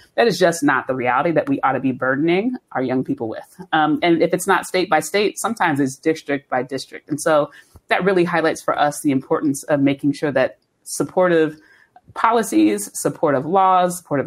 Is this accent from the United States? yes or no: yes; Cincinnati, Ohio, United States; now in New York, United States; I'm from Cincinnati, Ohio, originally, so I'm from the Midwest.